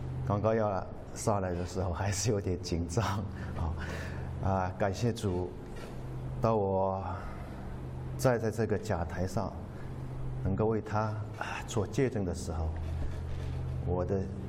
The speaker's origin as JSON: {"language": "Chinese", "town": "Zhoushan", "region": "Zhejiang", "country": "China", "said": "我是来自中国的浙江啊。浙江我们有一个市叫做舟山啊，那是一个群岛。"}